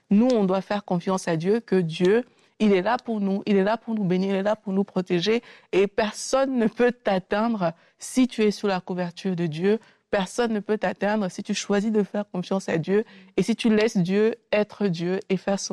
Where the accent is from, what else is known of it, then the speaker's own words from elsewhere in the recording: Cameroon; Je vous raconte souvent cette histoire où j'étais chez moi au Cameroun.